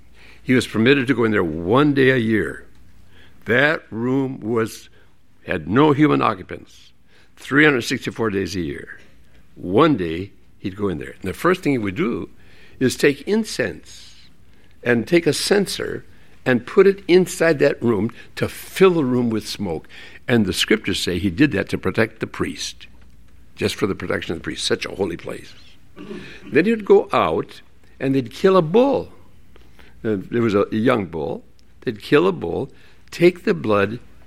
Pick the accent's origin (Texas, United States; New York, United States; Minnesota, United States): Minnesota, United States; Hinckley; You may remember I grew up in Hinckley, Minnesota, where the men are men and pansies are flowers and women are slightly above average.